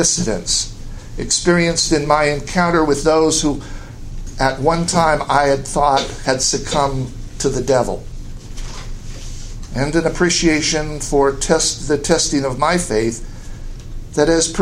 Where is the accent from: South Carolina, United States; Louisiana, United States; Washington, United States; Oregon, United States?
Oregon, United States; Woodburn; I recall talk of that great and abominable church in the congregation that I was raised in Woodburn, Oregon.